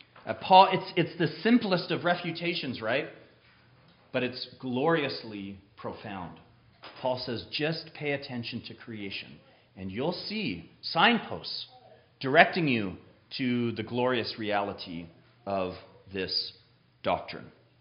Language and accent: English; California, United States; Growing up in Southern California, every spring my mom and I would put a garden, just about every spring.